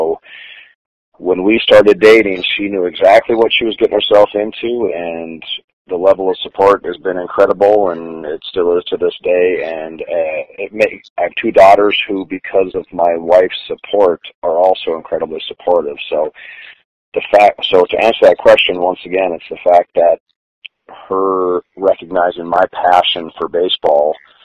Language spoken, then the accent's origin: English; North Dakota, United States; also born or lived in Minnesota; I claim both states because I was born in Minnesota, mostly grew up in North Dakota.